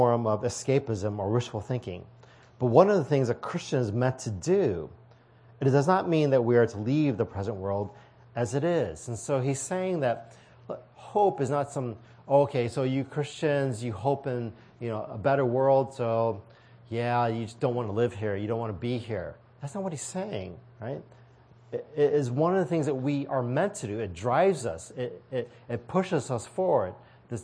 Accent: United States; born there; I mean, I was born here in the United States. My father was born here in the United States. It's my grandparents who immigrated over.

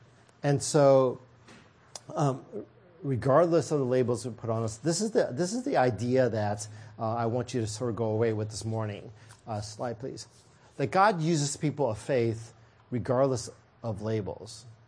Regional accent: Midwest, United States; Oh, you know, I grew up in the Midwest, so I'm the Asian kid.

